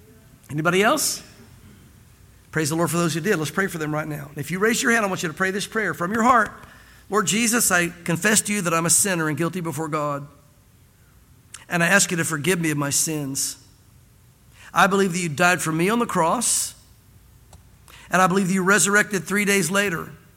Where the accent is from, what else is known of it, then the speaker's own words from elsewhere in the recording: Southern US, United States; in the South, we tend to think that we're saved because we grew up in the South and in a Christian home and went to church.